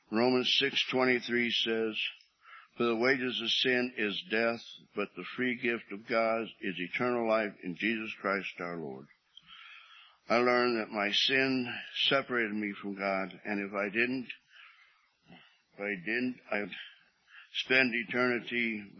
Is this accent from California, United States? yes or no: yes; Oakland, California, United States; born there; I was born in Oakland. I have an older brother and a younger sister.